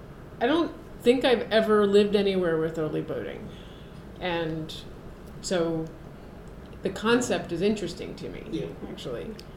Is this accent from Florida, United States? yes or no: yes; Miami, Florida, United States; I am from Miami and right. My like a lot of polling places in that area.